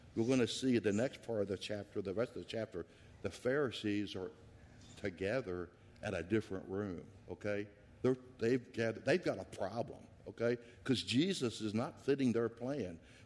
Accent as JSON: {"language": "English", "region": "Oklahoma", "country": "United States", "tie": "born or raised there", "said": "I grew up in Oklahoma. Okay, I think Oklahoma's a great place, you know."}